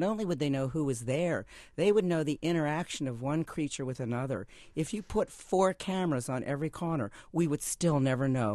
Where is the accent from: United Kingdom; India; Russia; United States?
United States; the South; I was a rural kid. These were all successful women in their 30s. And I came from the South, which was a real strike against me.